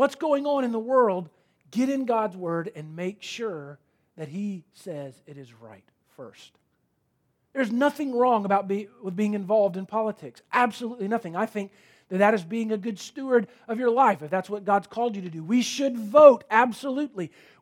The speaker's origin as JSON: {"language": "English", "region": "Florida", "country": "United States", "tie": "born or raised there", "said": "we grew up in Florida. Stacy and I were born there."}